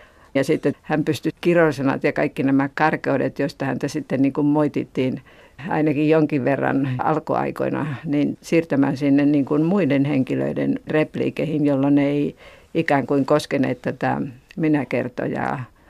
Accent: Kainuu, Finland; accent: Kainuu dialect; Kainuun murteen, joka taas on minun oma murteeni

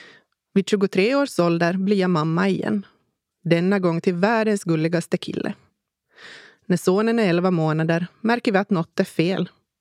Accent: Pensala, Ostrobothnia, Finland; now in Oravais, Finland; Vi flyttar till Oravais som är grannby till min hemby i Pensala. Och det är i Oravais jag bor än idag.

